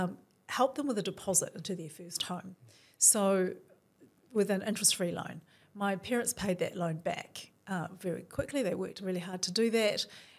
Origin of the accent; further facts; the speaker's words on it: Auckland, New Zealand; there weren't many Asian people in my neighbourhood. I grew up in Blockhouse Bay, New Windsor, and there were really only two coloured families, us, the Chinese family, and one Māori family.